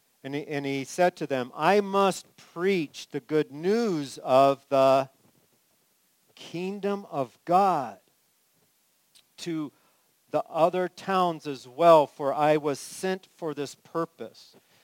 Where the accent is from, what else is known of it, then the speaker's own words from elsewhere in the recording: California, United States; You know, for those of you who know me, you know, I grew up in California.